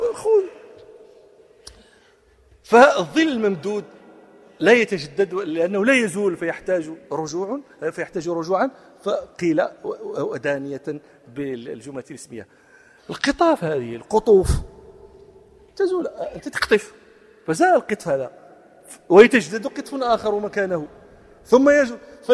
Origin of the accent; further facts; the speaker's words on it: Morocco; وفي اليوم الأخير اليوم التأخر هذا كنا في مخيم لنا نحن المغاربة